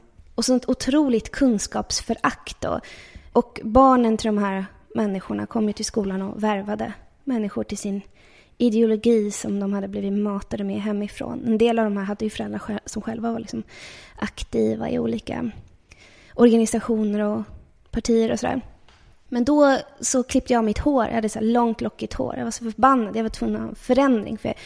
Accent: Upplands Väsby, Stockholm County, Sweden; när jag växte upp i Upplands Väsby.

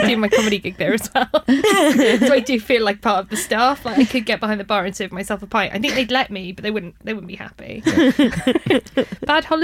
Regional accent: Wales, United Kingdom; I'm from Wales

